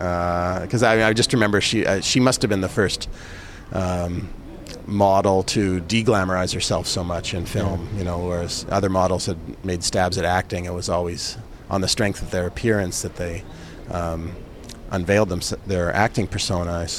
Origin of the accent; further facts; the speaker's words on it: Winnipeg, Manitoba, Canada; to make a feature-length documentary on my hometown of Winnipeg.